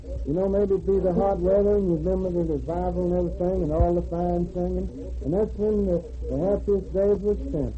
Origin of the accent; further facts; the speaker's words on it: Alabama, United States; Wayne was raised over there in Arkansas, and we was raised in Alabama.